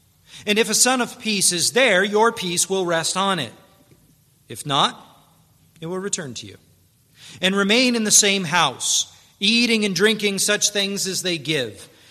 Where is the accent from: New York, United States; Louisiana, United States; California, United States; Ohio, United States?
New York, United States; moved away; also born or lived in Pennsylvania; I remember when I moved away from New York and lived in Pennsylvania, my accent began to flatten out into the Midwest tones.